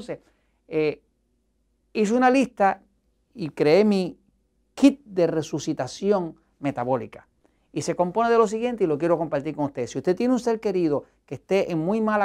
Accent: Puerto Rico; en mi país, en Estados Unidos, en Puerto Rico

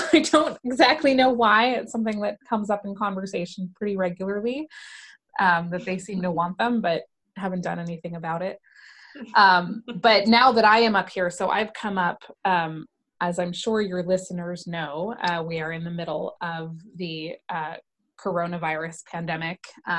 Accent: Brooklyn, New York, United States; I grew up, I was born in Brooklyn, and we lived in Park Slope. My parents bought the house there sometime in the 70s, and we lived there until 93. So I was 9 years old when we moved out of the city.

